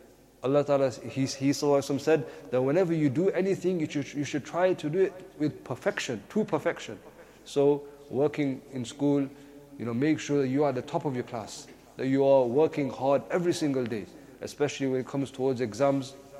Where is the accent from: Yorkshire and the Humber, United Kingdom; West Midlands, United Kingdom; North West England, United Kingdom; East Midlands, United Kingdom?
East Midlands, United Kingdom; Leicester; If I talk about my own life, I grew up in Highfields. I don't know if anyone is aware about Highfields, one of the best areas of Leicester.